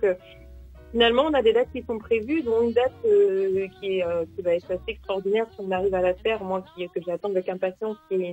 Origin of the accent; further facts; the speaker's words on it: France; et de parce qu'on est français